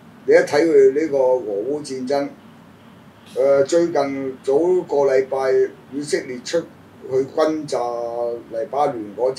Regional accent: Hong Kong; 我哋香港人就睇香港先啦，中國嗰啲唔係我哋睇到噶啦。

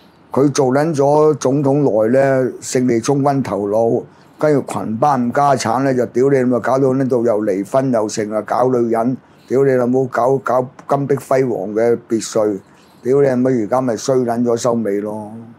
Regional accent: China; 所以我們作為中國人呢最重要是清醒

